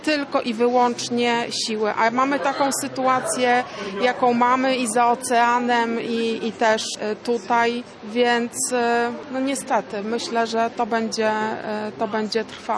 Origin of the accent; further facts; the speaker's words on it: Gdańsk, Pomeranian Voivodeship, Poland; jestem gdańszczanką, Polką.